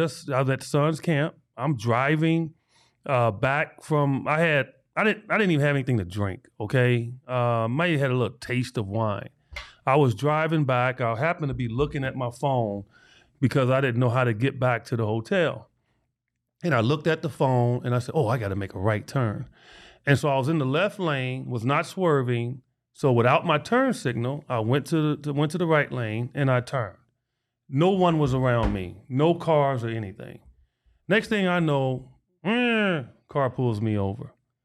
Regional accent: Chicago, Illinois, United States; And I give them stories of me growing up in Chicago and being chased out of neighborhoods by, you know, white teenagers because they don't want you in the neighborhood

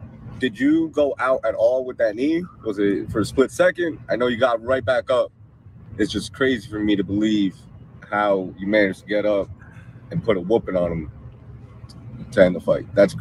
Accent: New Jersey, United States; I'm from Jersey.

